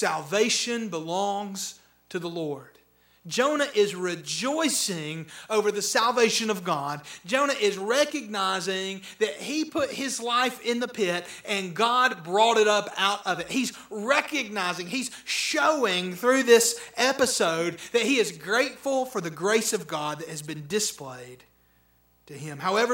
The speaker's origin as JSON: {"language": "English", "region": "Alabama", "country": "United States", "tie": "born or raised there", "said": "Y'all, I was raised on Sand Mountain."}